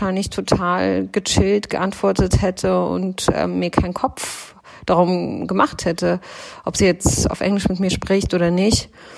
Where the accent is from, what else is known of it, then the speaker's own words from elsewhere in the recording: Germany; dass Leute, die so aussehen können wie ich, Deutsche sind.